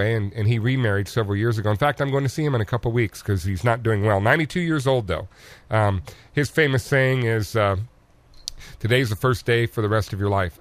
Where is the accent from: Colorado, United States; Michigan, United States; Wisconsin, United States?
Colorado, United States; I've lived in other college towns, but like I lived in Boulder when I'm from Colorado